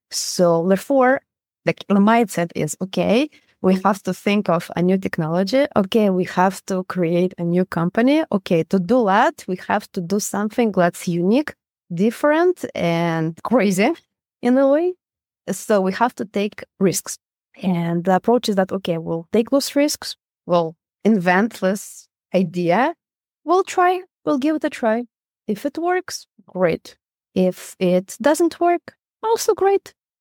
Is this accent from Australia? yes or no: no; Israel; moved away as an adult; also born or lived in Canada / United States; So I grew up in Israel. So most of my work experience before moving to Canada, before moving to US, and also living some time in EU, was in Israel.